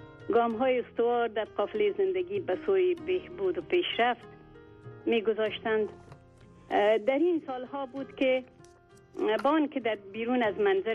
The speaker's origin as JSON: {"language": "Persian", "region": "Kabul", "country": "Afghanistan", "tie": "born or raised there", "said": "ما از زمان کودکی به کابل آورده شدیم توسط فامیل."}